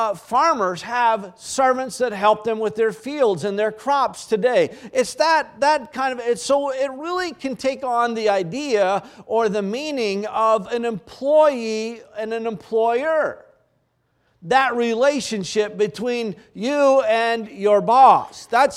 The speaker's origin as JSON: {"language": "English", "region": "Maine", "country": "United States", "tie": "born or raised there", "said": "I grew up in Maine"}